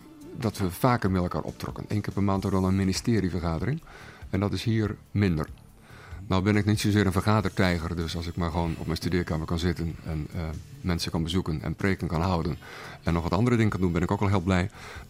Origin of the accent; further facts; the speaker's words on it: Katwijk, South Holland, Netherlands; Katwijk is inmiddels denk ik ook wel wat veranderd. Maar ik weet nog goed als ik als kind in Katwijk